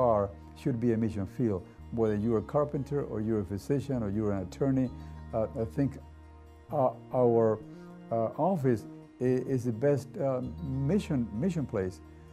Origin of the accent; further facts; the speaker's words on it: Nicaragua; because she was a missionary in Nicaragua, in my home country.